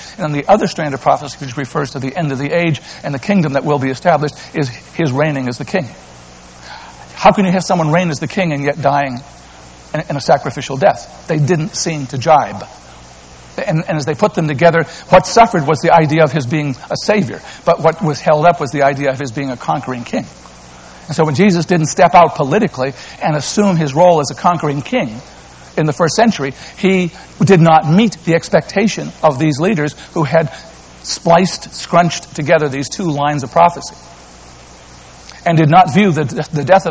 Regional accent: New England, United States; shows that I'm from New England

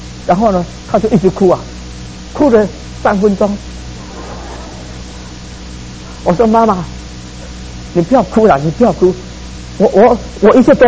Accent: Hsinchu, Taiwan; moved away as an adult; now in United States; 我记得我小时候，我们住在乡下，我们乡下哈只有一支电话。那如果从台北啊打电话到新竹的时候啊

